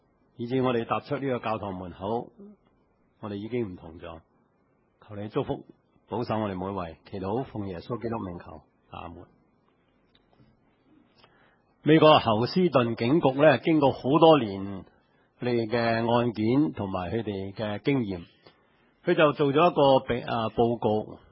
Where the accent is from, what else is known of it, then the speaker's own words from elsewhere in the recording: China; 尤其是我哋中国人嘅父母咧，就最兴嘅。